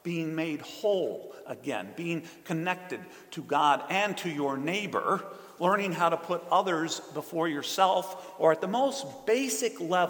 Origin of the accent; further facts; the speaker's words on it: Midwest, United States; There's an expression that I grew up with in the Midwest that sums it up pretty nicely.